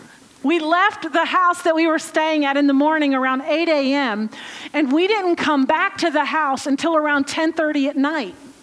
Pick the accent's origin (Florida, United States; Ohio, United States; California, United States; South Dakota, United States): Ohio, United States; from Ohio, USA.